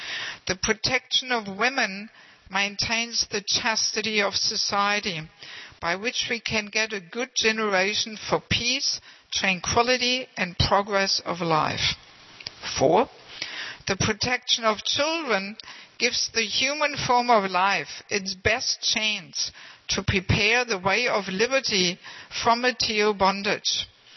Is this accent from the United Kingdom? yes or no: no; Germany; So I am originally from Germany, but I have never lived there as a devotee.